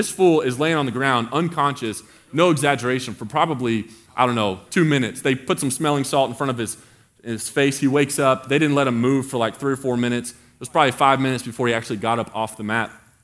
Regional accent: Mesquite, Texas, United States; Mesquite, Texas, which is my hometown, which is essentially Dallas.

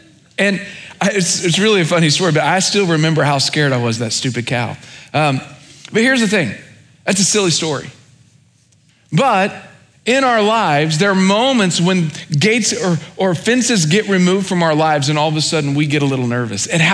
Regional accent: Oklahoma, United States; I grew up in Oklahoma, and we did a lot of hunting.

